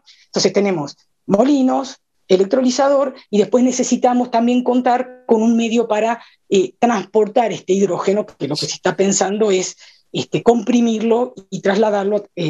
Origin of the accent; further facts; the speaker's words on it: Argentina; Eso no nos tiene que molestar como argentino